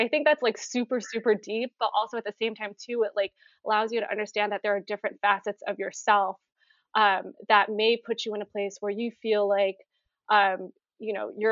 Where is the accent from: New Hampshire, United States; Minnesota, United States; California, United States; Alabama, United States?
California, United States; Vallejo; now in New York, United States; But I am born and raised in the Bay Area. I'm from Vallejo, you know, same hometown as you. But I've made my way to New York.